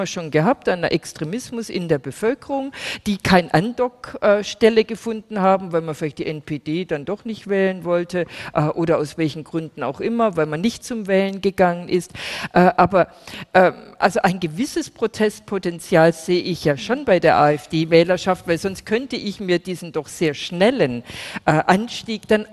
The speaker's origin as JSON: {"language": "German", "region": "Baden-Württemberg", "country": "Germany", "said": "ich komme aus Baden-Württemberg"}